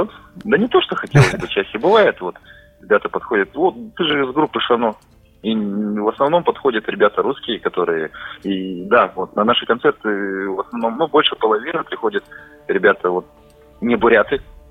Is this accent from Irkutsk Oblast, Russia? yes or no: yes; Irkutsk Oblast, Russia; я преподаю у себя на родине, в Осинском районе, это Осинская школа искусств.